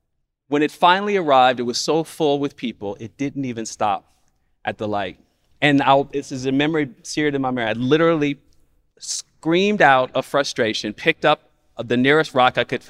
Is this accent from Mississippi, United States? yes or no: yes; Mississippi, United States; accent: Mississippi; also born or lived in Chicago; it was my Mississippi accent by way of Chicago that these New Yorkers, who were my peers as kids, were picking up on.